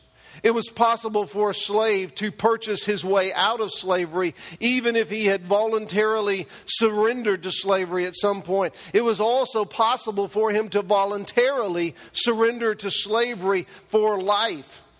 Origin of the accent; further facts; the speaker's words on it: the South, United States; I grew up in the South, and so the Southern influence and prejudice was very much a part